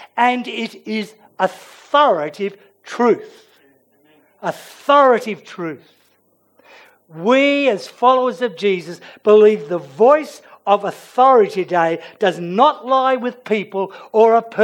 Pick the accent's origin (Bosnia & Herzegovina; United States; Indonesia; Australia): Australia; I'm an Australian. I was ethnically born in Australia.